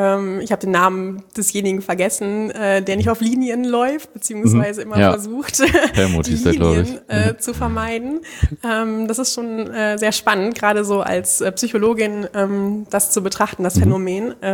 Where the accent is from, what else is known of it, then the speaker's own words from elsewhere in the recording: Düsseldorf, North Rhine-Westphalia, Germany; now in Bielefeld, Germany; In Düsseldorf, wo ich auch in der Nähe aufgewachsen bin